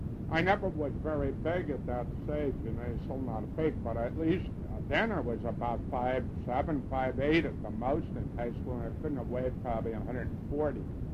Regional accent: San Francisco, California, United States; Yes, we grew up in San Francisco, and I have one brother, no sisters

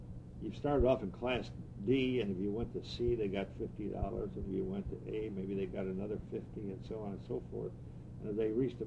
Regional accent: Buffalo, New York, United States; born there; I was born in Buffalo, New York, November 26, 1923.

